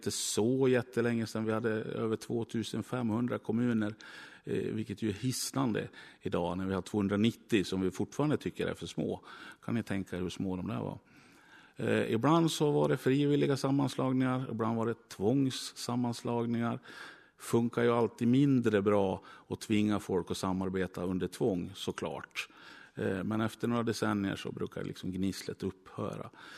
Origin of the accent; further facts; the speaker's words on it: Smedjebacken, Dalarna County, Sweden; Jag kommer från Smedjebackens kommun. Det var 13 000 invånare förut, nu är de 11 000.